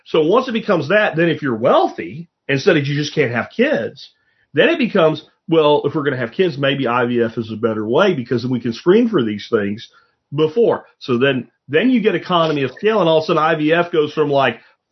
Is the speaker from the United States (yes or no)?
no; Venezuela; moved away; Like, I'm from Venezuela. I grew up in Venezuela. I had to flee.